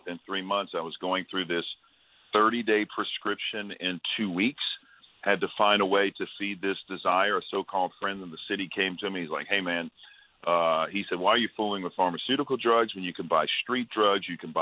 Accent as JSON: {"language": "English", "town": "New Orleans", "region": "Louisiana", "country": "United States", "tie": "born or raised there", "said": "You know, I was raised in New Orleans, Louisiana, so I think I started drinking when I was 15, 16"}